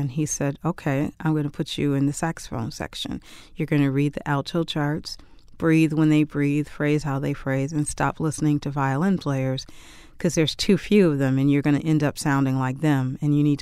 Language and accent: English; Detroit, Michigan, United States; Of course, you know, I grew up in Detroit, so my brothers were listening to Motown.